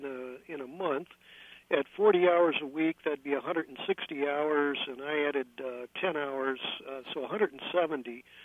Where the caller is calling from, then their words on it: San Francisco, California, United States; I'm calling you from San Francisco, where maybe 6 months ago a hamburger was going for $12, now it's going for $17.